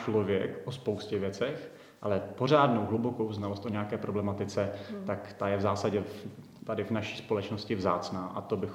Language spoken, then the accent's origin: Czech; Dobratice, Moravian-Silesian Region, Czechia; já třeba jsem původem, vlastně nejsem z Těšína ani z toho nejbližšího okolí, ale z Dobratic pod Prašivou